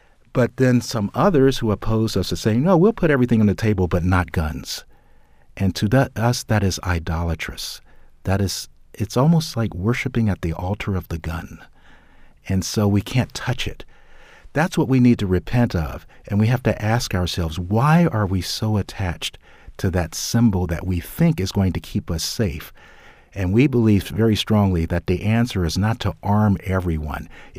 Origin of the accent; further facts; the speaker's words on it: United States; Well, because I'm an American citizen, and I'm a father.